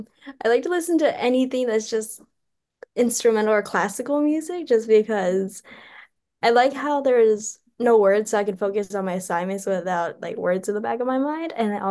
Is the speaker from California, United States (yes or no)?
yes; Oakland, California, United States; my hometown is also in the Bay. It's across one of the bridges to San Francisco. It's Oakland, California.